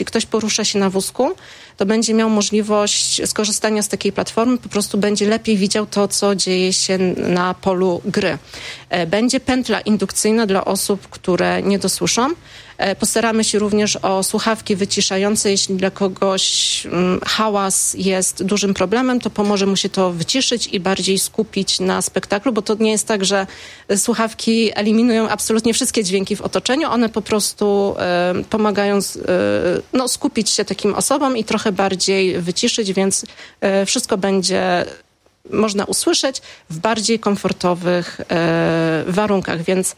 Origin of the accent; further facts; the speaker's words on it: southern Poland, Poland; Ja jestem z południa Polski.